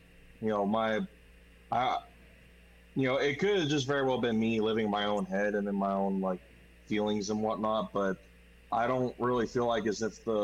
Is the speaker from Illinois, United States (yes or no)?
no; New Albany, Ohio, United States; also born or lived in Knoxville, Tennessee; now in Tennessee, United States; I've born and raised in East Knoxville. Moved up to Central Ohio, like New Albany, around like where Westerville and Columbus is at, when I was about 8 years old.